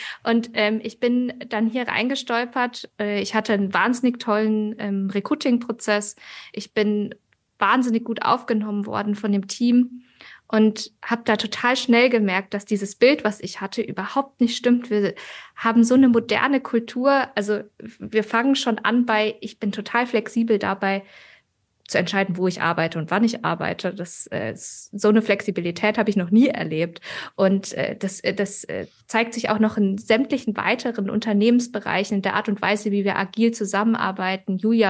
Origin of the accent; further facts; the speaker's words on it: Freiburg, Baden-Württemberg, Germany; born there; ich bin gebürtige Freiburgerin, ich hatte schon mein Leben lang irgendwie Bezug zur Badenova.